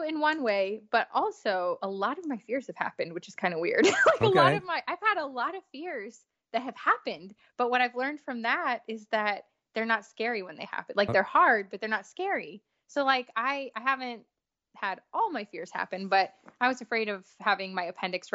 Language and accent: English; New York, United States; also born or lived in Los Angeles, United States / Miami, United States; now in Nashville, United States; I grew up in New York, LA, and Miami. So Nashville is the smallest town I've ever lived in.